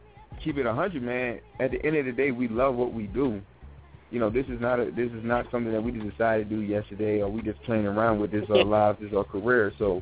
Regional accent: New York, United States; I'm coming from New York

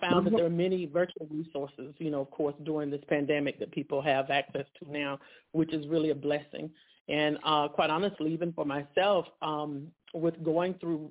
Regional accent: Light Oak, North Carolina, United States; also born or lived in Charlotte, United States; I was born and raised in Light Oak community and also Charlotte area. Those areas are precious to me.

